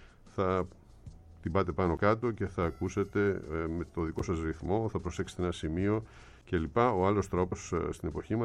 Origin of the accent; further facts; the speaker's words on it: Thessaloniki, Central Macedonia, Greece; Εγώ είμαι Θεσσαλονικιός